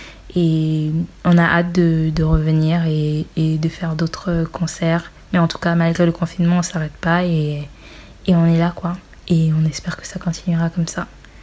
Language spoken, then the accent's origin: French; Republic of the Congo; also born or lived in Paris, France; j'ai 21 ans, je suis née à Paris dans le 10e arrondissement et j'ai grandi au Congo-Brazzaville pendant 12 ans à peu près.